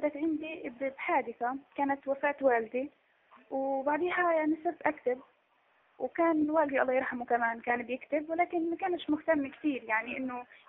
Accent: Gaza, Gaza Strip, Palestine; والشاعر في كمان عندنا بغزة هو صحيح ممكن مش معروف كده

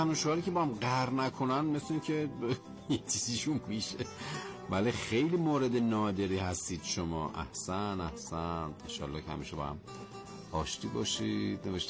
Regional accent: Ahvaz, Khuzestan, Iran; گفتن بیت سروده خودمه، … از احواز.

